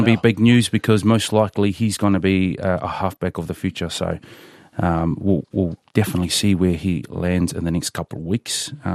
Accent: New Zealand; Well, as a Kiwi, they like to say that this is our year

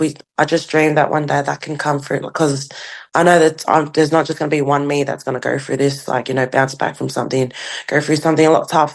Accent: Bega, New South Wales, Australia; I'm from Bega

